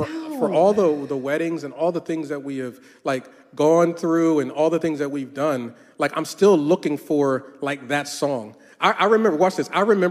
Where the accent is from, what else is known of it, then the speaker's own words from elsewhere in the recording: Northeast, United States; We're from the Northeast. It was freezing outside.